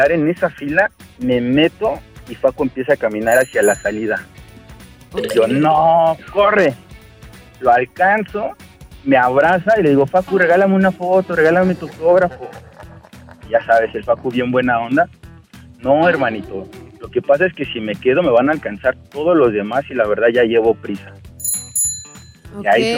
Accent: State of Mexico, Mexico; soy de Camas, Estado de México, y somos chofer de aplicación.

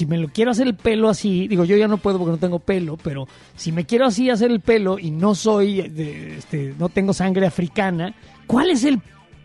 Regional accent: Mexico; porque somos mexicanos

